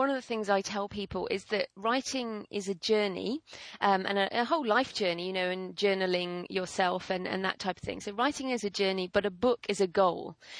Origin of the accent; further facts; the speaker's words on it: England, United Kingdom; also born or lived in New Zealand; now in Australia; I'm actually living in Australia now, but I'm British, and I've shipped my library all the way from England to New Zealand and now to Australia.